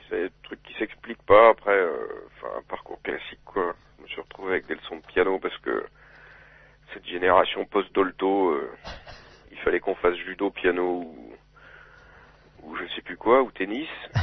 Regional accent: south-east France, France; now in Paris, France; Donc, un tout petit bled, là, près de Saint-Didier, et puis après, moi, j'ai grandi dans le sud-est.

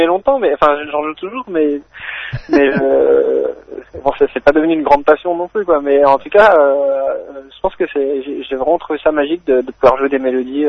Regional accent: Grand Est, France; là d'où je viens, en Lorraine, on met souvent le ou la devant les prénoms des gens, donc on dit le Eddy, la Sophie, etc. Enfin, pas moi, hein, mais ça se pratique un peu, et du coup, c'était pour revendiquer un peu mon identité lorraine

